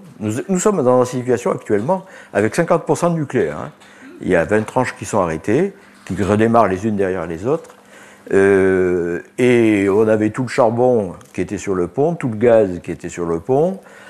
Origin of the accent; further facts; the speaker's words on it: Provence-Alpes-Côte d'Azur, France; born there; Je suis né en Provence, donc vous verrez que mon accent, je ne l'ai pas perdu.